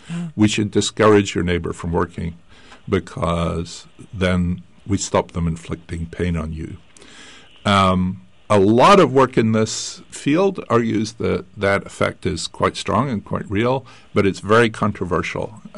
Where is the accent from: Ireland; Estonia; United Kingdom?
United Kingdom; Scotland; where I grew up in Scotland, and that's true, you know, in much of Britain